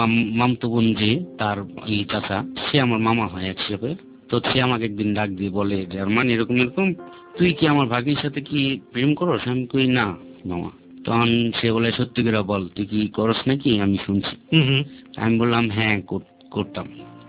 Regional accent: Dhaka, Dhaka Division, Bangladesh; আমার জন্ম পুরান ঢাকা, ছোট থেকে বড় হয়েছি সেখানে। আমরা খুব নিম্ন শ্রেণীর মানুষ

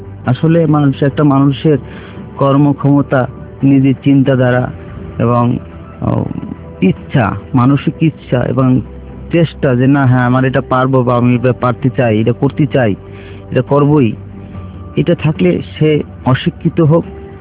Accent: Bagerhat, Khulna Division, Bangladesh; আমার গ্রামে বাগেরহাটে 66 শতকে 3 বিঘে জমি, তার মানে খুলনার 6 বিঘা জমি রাখা আছে।

